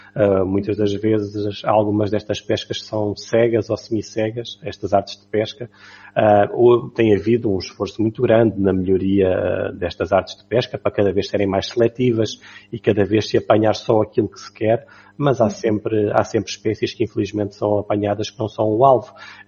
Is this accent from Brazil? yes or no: no; Portugal; nós, enquanto portugueses, sabíamos muito bem a que era suposto saber uma dourada, um robalo.